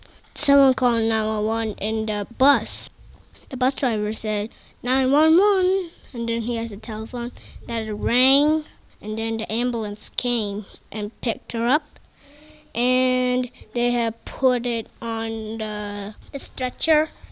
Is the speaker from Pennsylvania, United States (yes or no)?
yes; Pittsburgh, Pennsylvania, United States; also born or lived in India; I was born in India, and my parents brought me to Pittsburgh. I love Pittsburgh because of the hospitals they ha